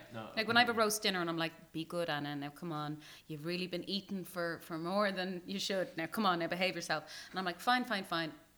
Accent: Tallaght, County Dublin, Ireland; in Tala, where I'm from. That's because I'm from Tala.

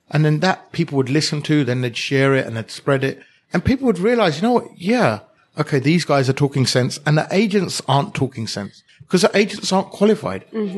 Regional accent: Texas, United States; accent: Texas; That's my Texas accent.

